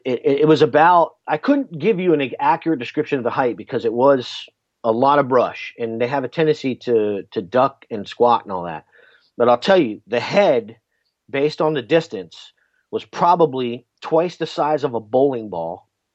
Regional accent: United States; I feel compelled as an American, as a human being, as a man

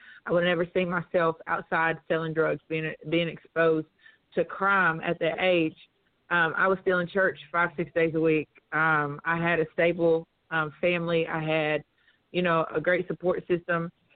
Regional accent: West Virginia, United States; now in Cincinnati, United States; And I'm not originally from Cincinnati. I'm from a small town in West Virginia, the coal fields of West Virginia, very rural, very small, 98% white community, the Bible Belt of West Virginia.

